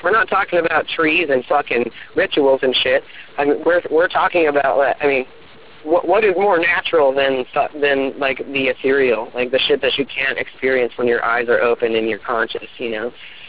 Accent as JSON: {"language": "English", "town": "Portland", "region": "Oregon", "country": "United States", "said": "Everybody's going to call us a hipster just because we're from Portland."}